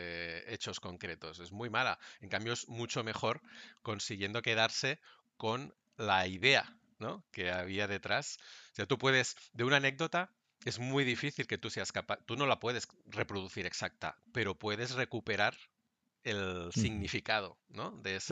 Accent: Barcelona, Catalonia, Spain; Sí, soy de Barcelona.

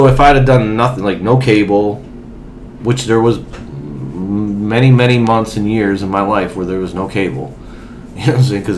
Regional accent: Holly, United States; Because I grew up in Holly, and I lived in Holly. And I was there in Holly

